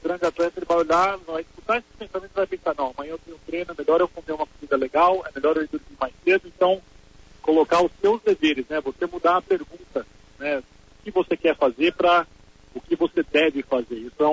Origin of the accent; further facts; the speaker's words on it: Brazil; porque a gente também, como brasileiro, a gente tem mania de achar que os jogadores de futebol são os folgados